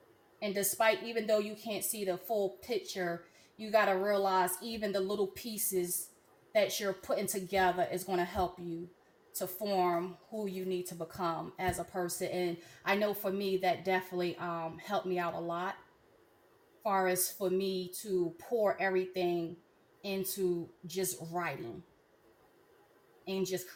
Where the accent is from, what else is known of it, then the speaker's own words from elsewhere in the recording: New Jersey, United States; also born or lived in Virginia; now in Tennessee, United States; Originally, I am from New Jersey. I could say also a native of Virginia. Been there for a while. And now in my new home state, Tennessee.